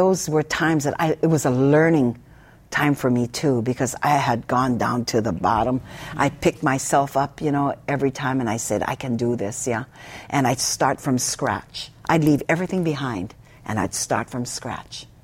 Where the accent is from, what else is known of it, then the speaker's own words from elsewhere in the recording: Molokai, Hawaii, United States; Which I didn't mind because I grew up like that on Molokai.